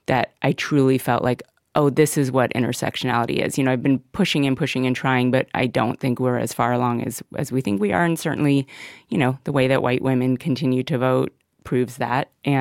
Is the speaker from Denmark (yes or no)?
yes; Denmark; so I'm Danish. I was born in Denmark. My mom's Danish. My dad's American.